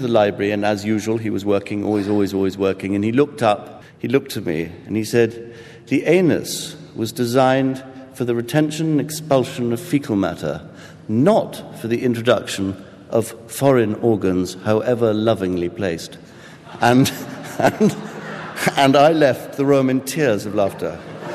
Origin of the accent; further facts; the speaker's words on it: England, United Kingdom; And I must say, I'm a man, and I'm a British man, but by George, I came very close to weeping when I read that.